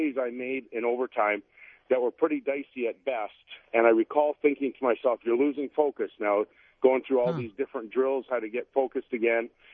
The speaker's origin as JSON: {"language": "English", "town": "Edmonton", "region": "Alberta", "country": "Canada", "tie": "born or raised there", "said": "I grew up in Edmonton, and I never played rep hockey until I was 16 years old"}